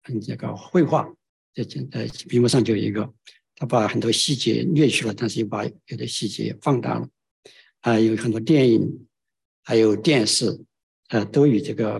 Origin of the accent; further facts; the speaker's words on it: China; 我想我们从大陆来的应该知道它的重要性。